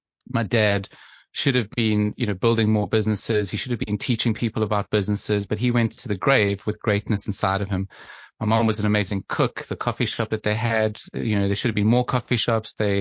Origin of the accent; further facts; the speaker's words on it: South Africa; now in Surrey, United Kingdom; I'm based in just southwest of London in Surrey in the UK. You've obviously, you know that I'm a South African, a Greek heritage, born in South Africa, yep. Living in the UK